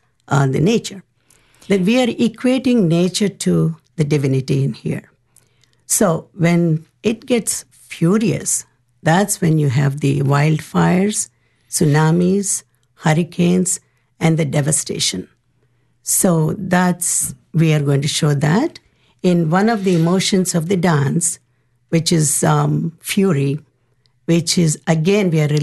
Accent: India; first language Telugu; English is a second language; So the way it is scripted in Sanskrit, in English, and my mother language, Telugu.

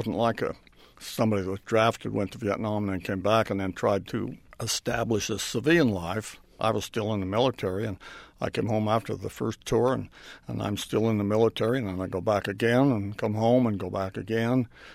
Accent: Tremont, Utah, United States; I did. I grew up in Tremont, went to Bear River High School, came to Utah State to get 2 years of college

